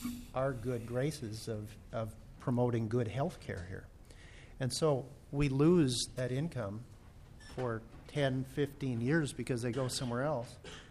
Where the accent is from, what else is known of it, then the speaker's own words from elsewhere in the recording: South Dakota, United States; born there; even though I was born in South Dakota, I don't necessarily want to live there.